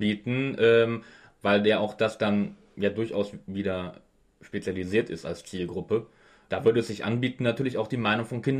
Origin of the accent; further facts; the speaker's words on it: Kempen, North Rhine-Westphalia, Germany; Kempen, Niederrhein.